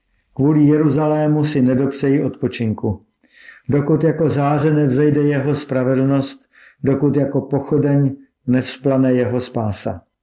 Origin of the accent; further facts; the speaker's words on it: Teplice, Ústí nad Labem Region, Czechia; born there; Církev bratrská. Narodil jsem se před 55 lety v Teplicích. Vyrůstal jsem v době totality a až do svých zhruba 20 let jsem křesťanství vnímal jen jako přežitou a neužitečnou pohádku.